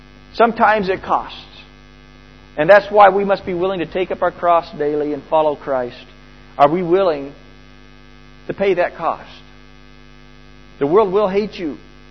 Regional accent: New Zealand; also born or lived in United States; I spent a lot of my time growing up in New Zealand. Since 1975, I've been in New Zealand, okay? So I consider myself every bit as much Kiwi as I do American, more so. This is my home.

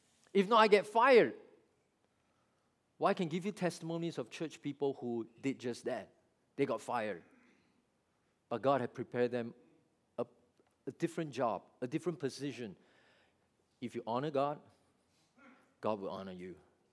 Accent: Singapore; I was away from Singapore for almost 20 years, and when I went back to settle my wife and my daughter back in Singapore so my daughter can go to school, I went back to our home church.

